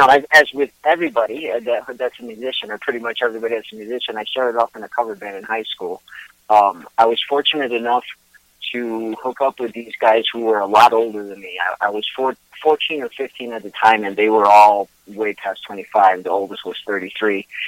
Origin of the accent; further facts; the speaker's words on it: Puerto Rico; I'm originally from Puerto Rico, but I've lived in and out of Puerto Rico all my life. And I was calculating the other day that more than half my life I spent away from Puerto Rico, and I'm 55, so that's a gigantic portion.